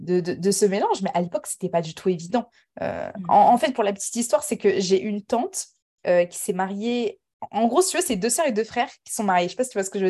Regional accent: France; born there; je suis née en France. Mon père, il est turc, 100% turc, et ma mère marocaine à 100%.

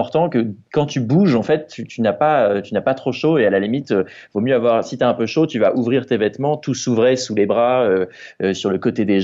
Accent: Normandy, France; Moi, je suis de Normandie à l'origine, donc je connais la pluie, mais le froid extrême, pas des masses.

